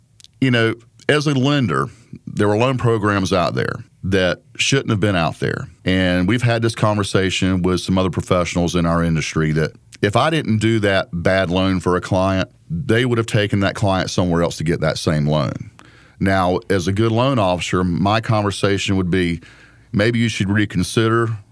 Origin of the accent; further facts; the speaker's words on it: Durham, North Carolina, United States; Well, you know, I'm just a local guy. I was born in Durham, raised in Durham.